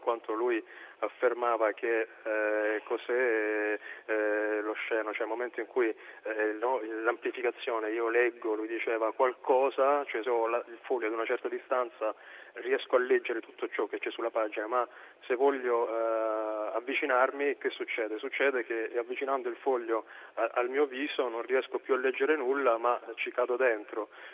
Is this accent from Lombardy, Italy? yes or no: no; Apulia, Italy; quindi è della zona del Capo di Leuca, anzi precisamente di una quindicina di chilometri che separano il mio paese, che è Querita del Capo, l'ultimo paese del Capo, da Santa Maria di Leuca